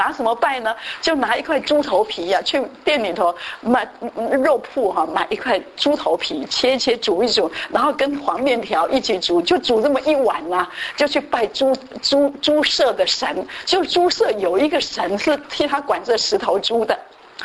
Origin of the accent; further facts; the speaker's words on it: Taiwan; 所以像我们在台湾，我们从台湾来都知道，过年的时候呢